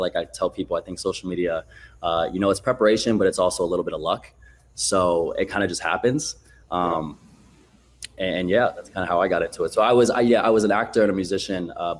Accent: Ohio, United States; moved away as an adult; now in Los Angeles, United States; So I'm from Ohio, and I moved out to LA right after high school.

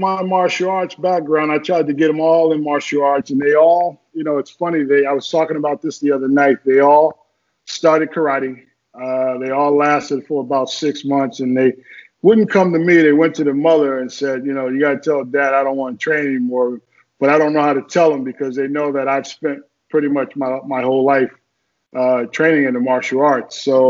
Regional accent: Newark, New Jersey, United States; growing up in Newark, New Jersey, you know, you go and ask your mom for $25 a month to play for karate classes.

